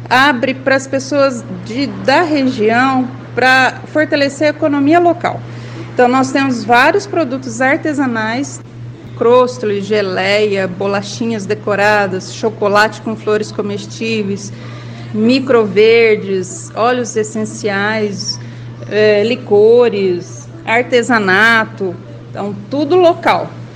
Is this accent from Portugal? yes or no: no; Londrina, Paraná, Brazil; Nós somos de Londrina, nascemos aqui, meu avô foi pioneiro